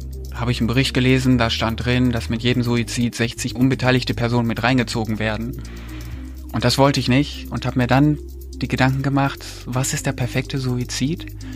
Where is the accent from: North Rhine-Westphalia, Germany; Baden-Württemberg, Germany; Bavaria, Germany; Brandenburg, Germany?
North Rhine-Westphalia, Germany; Kleve; Kleve ist meine Heimat, darauf beziehe ich mich auch noch